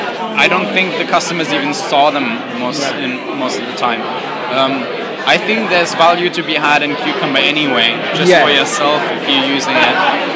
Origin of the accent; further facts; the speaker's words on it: Gothenburg, Västra Götaland, Sweden; I'm from Sweden, from Gothenburg.